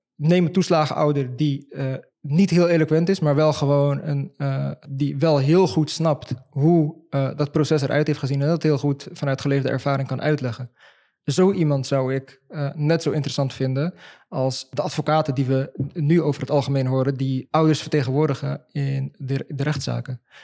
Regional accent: Morocco; die mensen zien mijn naam en die weten dat ik gewoon een Marokkaanse jongen ben

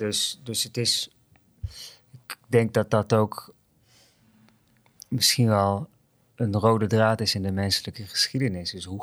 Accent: southern Netherlands, Netherlands; Ik kom uit Zuid-Nederland, wat ik weet niet hoe dat nu is, maar toen de tijd traditioneel katholiek ook.

